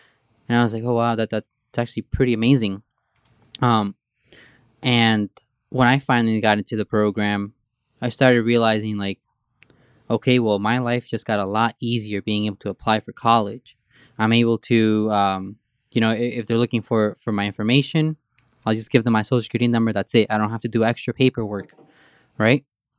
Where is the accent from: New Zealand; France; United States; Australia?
United States; Brooklyn, New York; I grew up in Sunset Park on 8th Avenue.